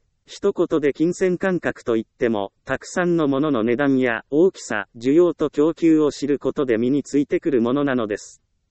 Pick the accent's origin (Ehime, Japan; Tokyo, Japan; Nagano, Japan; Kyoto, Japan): Ehime, Japan; 私の実家は愛媛の田舎ですが、車で行ける距離ならスーパーは何軒かあります。